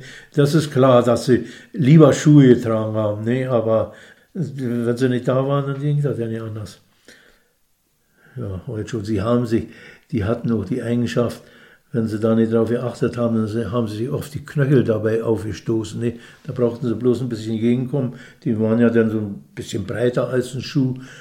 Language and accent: German; Buchholz, Germany; Und in Buchholz aufgewachsen, in Buchholz zur Schule gegangen